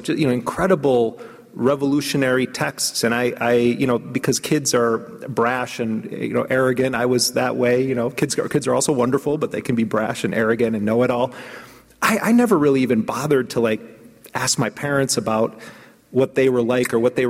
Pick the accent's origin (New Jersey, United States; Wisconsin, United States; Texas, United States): Wisconsin, United States; Milwaukee; I grew up in Milwaukee, Wisconsin. Both my parents are nurses.